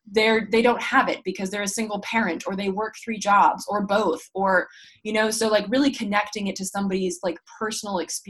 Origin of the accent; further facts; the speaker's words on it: Sweden; growing up in Sweden